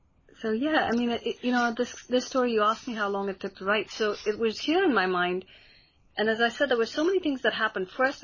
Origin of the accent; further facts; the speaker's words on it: India; The one of the wonderful things about being Indian is that you have a huge family, and you have all these marvelous characters.